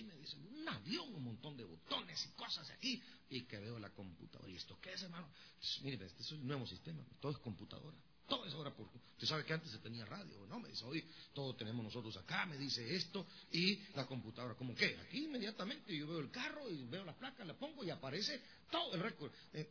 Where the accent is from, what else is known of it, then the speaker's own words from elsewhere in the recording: Guatemala; no hablo español como con el lenguaje, con las expresiones mexicanas, sino que estaba recién venido de Guatemala y todavía me dominaba a mí mi acento y me dominaba pues, prácticamente mis palabras o mis expresiones.